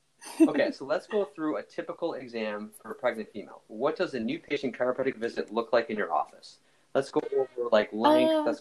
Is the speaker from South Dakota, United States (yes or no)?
no; Buffalo, New York, United States; So I'm from Buffalo. I got a lot of listeners back home.